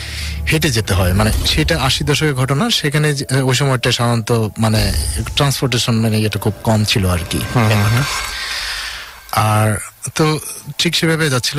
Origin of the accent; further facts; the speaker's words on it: Mirpur, Dhaka Division, Bangladesh; আমি মিরপুর শেরপাড়া থেকে এসেছি।